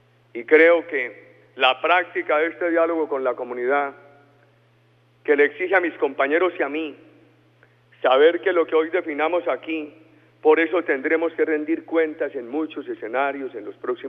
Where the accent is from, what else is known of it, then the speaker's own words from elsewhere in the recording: Colombia; o la noción como los colombianos entendemos el concepto de empresa.